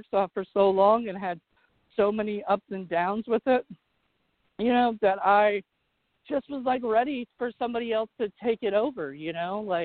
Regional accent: Williamsburg, Virginia, United States; I grew up in Williamsburg, Virginia.

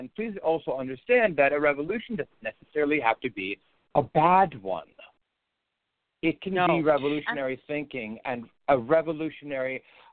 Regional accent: New York, United States; And being a New Yorker or being in the metropolitan area to see anything like this

